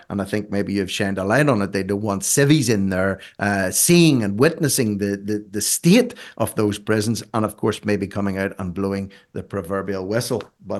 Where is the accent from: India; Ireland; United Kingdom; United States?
Ireland; As an Irishman, I could no problem getting into the highest maximum security prisons in Uganda.